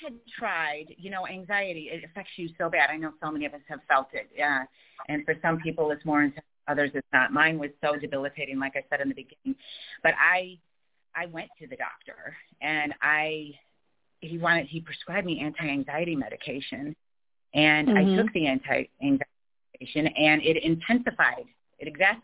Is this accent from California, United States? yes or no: no; Chicago, Illinois, United States; I'm from Chicago, so originally from Chicago.